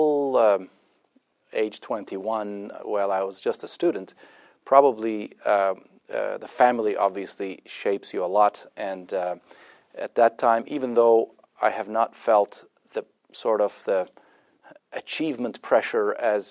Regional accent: Ankara, Turkey; Well, interestingly, I was raised in Ankara, which is more of a government town.

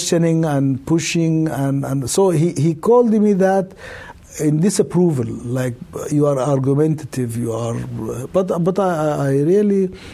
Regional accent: Sudan; English is a second language; moved away; as a Muslim growing up in Sudan

